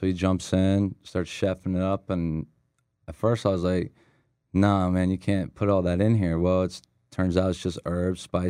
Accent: Indiana, United States; Well, we're from Indiana. You know, born and raised.

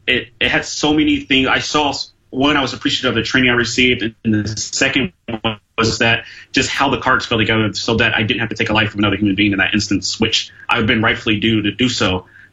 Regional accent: San Diego, California, United States; also born or lived in Indiana; now in Arizona, United States; I was born in Indiana, and I grew up in San Diego, and I'm a Arizona transplant, like a lot of us out here.

